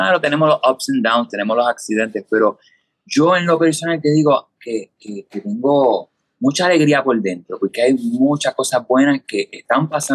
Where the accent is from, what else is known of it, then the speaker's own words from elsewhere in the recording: Cataño, Puerto Rico; also born or lived in Tacoma / Hinesville; mis papás eran militares y yo nací en Tacoma, Washington, viví en Hinesville, Georgia por unos años, yo prácticamente me considero que soy de Levittown, Cataño, aquí de Puerto Rico, soy adoptado puertorriqueño